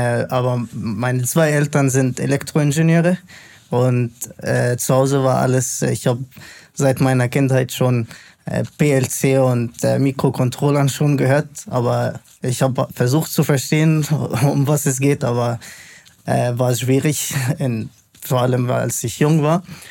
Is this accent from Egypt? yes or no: yes; Cairo, Cairo Governorate, Egypt; German is a second language; wir sind beide aus Kairo in Ägypten